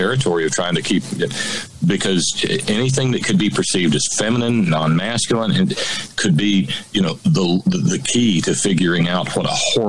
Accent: Alabama, United States; I had gone back to my hometown in Alabama last year.

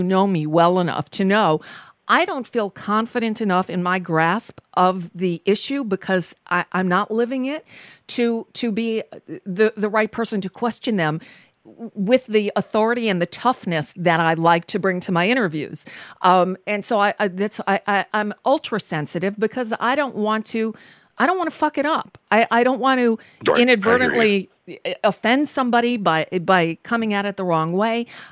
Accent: New York, United States; me growing up in New York, that I never even heard the word Juneteenth.

